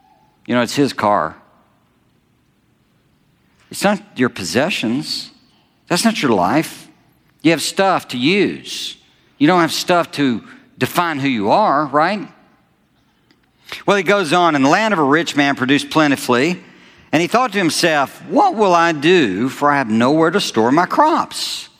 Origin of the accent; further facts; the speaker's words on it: Alabama, United States; it dawned on me that where I grew up in Alabama, we guys told jokes